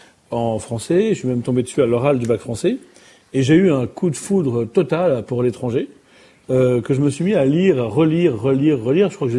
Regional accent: Boulogne-Billancourt, Île-de-France, France; Puisque moi, je suis né à Paris, enfin dans l'Ouest parisien, à Boulogne. J'ai grandi très très très très loin de l'Algérie et de son soleil.

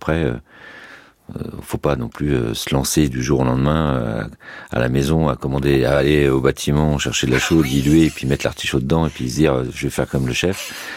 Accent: Brittany, France; Je suis breton.

